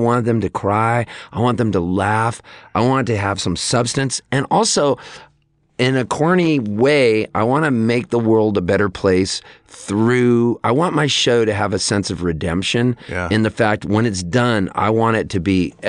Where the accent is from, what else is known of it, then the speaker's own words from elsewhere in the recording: Pasadena, California, United States; also born or lived in Canada; Well, we moved from Canada when I was a kid to Pasadena.